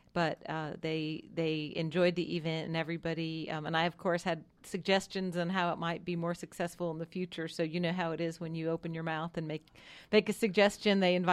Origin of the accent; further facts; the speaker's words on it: Connecticut, United States; also born or lived in London; Well, I grew up in Connecticut, but I think I tend to assimilate. I tend to mirror, I think, who I'm around. I lived in London for a year